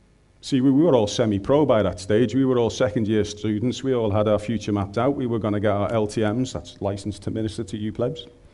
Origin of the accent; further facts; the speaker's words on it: North West England, United Kingdom; accent: Scouse; Today I'm actually quite glad I've got my Scouse accent because it kind of fits with the theme.